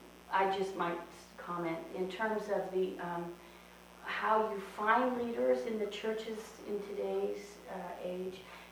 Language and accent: English; New York, United States; But I'm from New York, so the opportunities on the East Coast are a lot